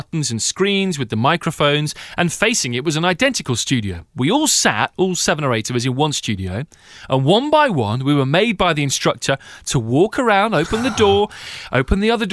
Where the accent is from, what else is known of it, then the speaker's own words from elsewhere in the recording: Loughborough, East Midlands, United Kingdom; I'm from Loughborough, Leicestershire.